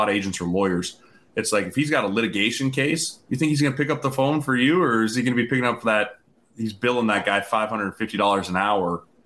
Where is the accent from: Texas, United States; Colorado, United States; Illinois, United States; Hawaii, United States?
Colorado, United States; Lakewood; Colorado boy, where are you from? I'm from there originally.